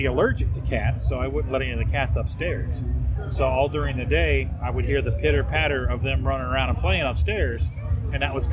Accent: Cincinnati, Ohio, United States; No, my bad. I'm from Cincinnati, so I like the Bearcats.

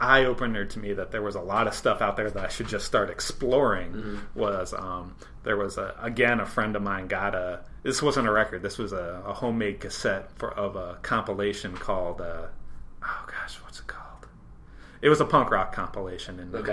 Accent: New York, United States; I grew up on Long Island, and there wasn't a lot of music like made readily available to me.

